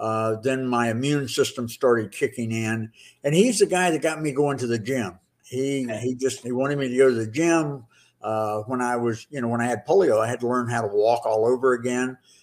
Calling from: Orlando, Florida, United States; Orlando, Florida.

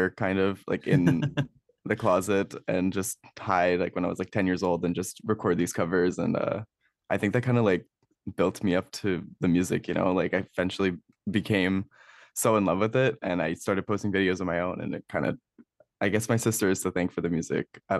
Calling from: Toronto, Ontario, Canada; I am calling you from Toronto.

